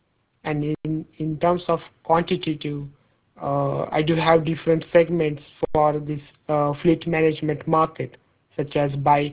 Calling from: India; I'm calling from India, and basically I'm a market researcher working on fleet management market.

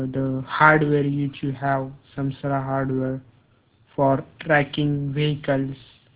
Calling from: India; English is a second language; And I'm basically calling from India, and I'm a market research consultant working on fleet management market.

